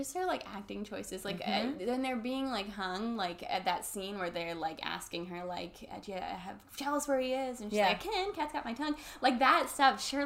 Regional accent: California, United States; I'm from Northern California, so slightly more seasonal

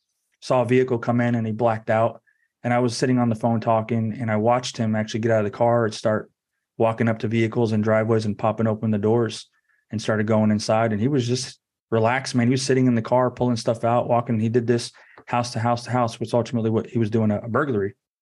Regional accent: Orlando, Florida, United States; also born or lived in Daytona Beach, Florida; No, I was born in Daytona Beach, Florida, and then I was raised in Orlando.

